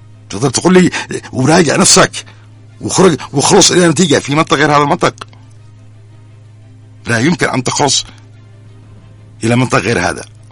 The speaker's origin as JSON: {"language": "Arabic", "region": "North Yemen", "country": "Yemen", "said": "أنا يمني في الشمال ولي حق في الجنوب"}